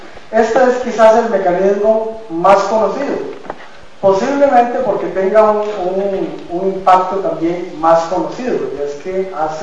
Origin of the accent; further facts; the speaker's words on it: Costa Rica; me encargaron a mí, yo soy costarricense, continuar la labor de la profesora